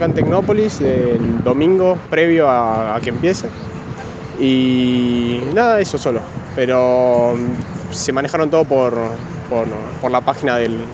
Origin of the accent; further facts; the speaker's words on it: Florida, Buenos Aires Province, Argentina; Soy de Florida, Vicente López, acá de Buenos Aires.